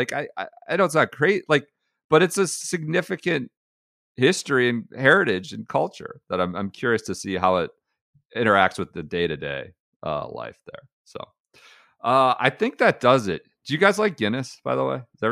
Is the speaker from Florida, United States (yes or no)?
no; Ohio, United States; growing up in Northeast Ohio during the time of LeBron, who was 2 years younger than me